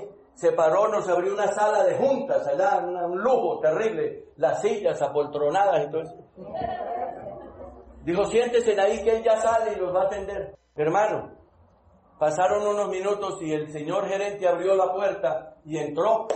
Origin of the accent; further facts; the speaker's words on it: Colombia; Y sí, doctor, somos colombianos.